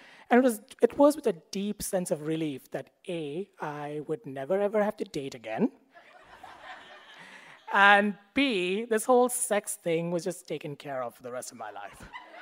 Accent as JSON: {"language": "English", "town": "Mumbai", "region": "Maharashtra", "country": "India", "tie": "born or raised there", "moved": "as an adult", "lives_now": "United States", "said": "I grew up in Mumbai, which is a teeming city of 20 million people, in a culture that never really ever talks about sex"}